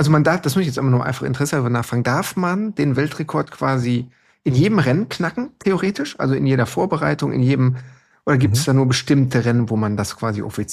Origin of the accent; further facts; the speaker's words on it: North Rhine-Westphalia, Germany; ich komme aus dem Ruhrgebiet